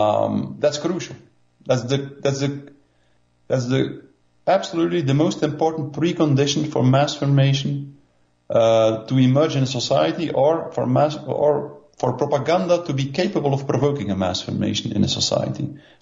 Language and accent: English; Belgium; English is a second language; Belgium. I'm from Belgium.